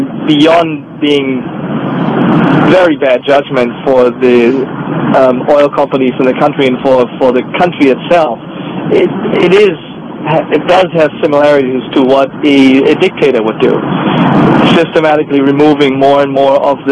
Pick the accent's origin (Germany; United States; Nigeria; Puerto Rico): Germany; I'm German originally.